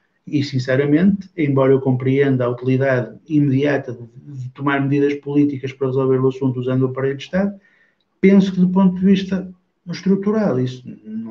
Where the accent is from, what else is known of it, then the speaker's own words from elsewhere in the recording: Portugal; eu tenho lugar de fala para o dizer porque sou português